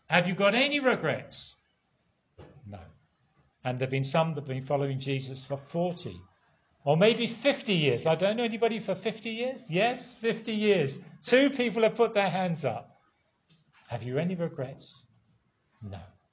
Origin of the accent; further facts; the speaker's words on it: England, United Kingdom; In my home country in England, you can go to almost any village or town and you will see somewhere a memorial.